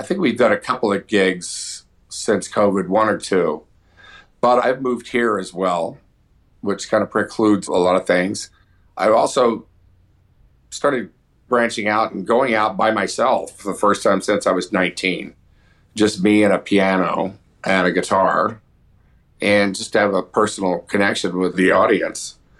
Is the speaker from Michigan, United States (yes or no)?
no; Houston, Texas, United States; now in Nashville, United States; You know, I grew up in Houston, and I still have a house there